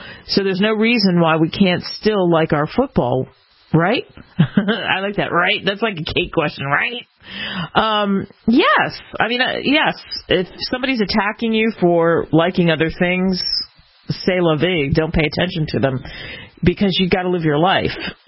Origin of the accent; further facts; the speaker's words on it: Lancaster, Pennsylvania, United States; because I grew up in and around Lancaster, and I got a big smile when I heard you mention that.